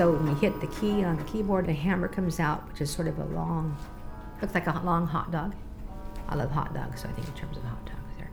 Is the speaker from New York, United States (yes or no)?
no; Santa Catalina Island, California, United States; actually I'm from Santa Catalina Island. I was born and raised here. My parents moved to Catalina back in 1947, and my dad was the electrical engineer of the casino.